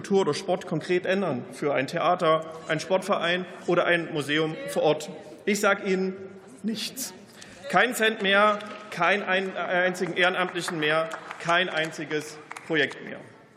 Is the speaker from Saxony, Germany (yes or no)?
no; Weimar, Thuringia, Germany; born there; Ich wurde in Weimar geboren, und wer aus Weimar kommt, der lernt sehr früh, Verfassungen sind keine Wunschzettel.